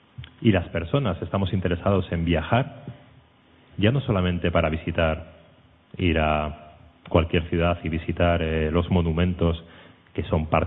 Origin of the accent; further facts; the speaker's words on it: León, Castile and León, Spain; de hecho yo soy de León, vivo en León